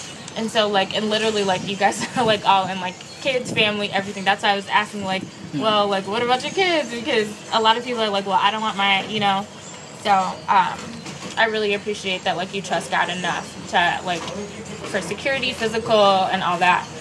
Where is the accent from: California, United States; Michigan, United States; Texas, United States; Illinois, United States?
Illinois, United States; Chicago; I'm from Chicago. I grew up in the hood.